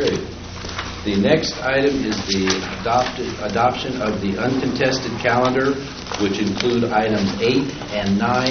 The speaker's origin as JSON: {"language": "English", "town": "Apple Valley", "region": "California", "country": "United States", "said": "I'm from Apple Valley"}